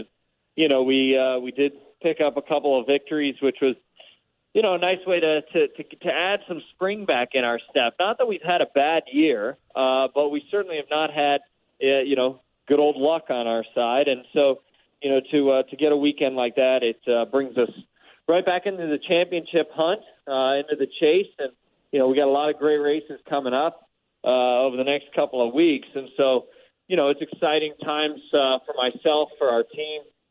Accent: Columbus, Ohio, United States; I'm from Columbus, Ohio, so Mid-Ohio is special.

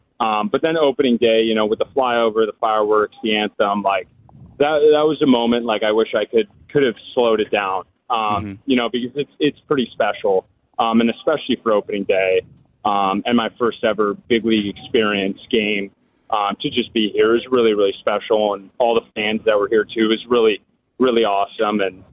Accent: Massachusetts, United States; So I grew up in the Massachusetts area. I went to BC High, Boston College High School

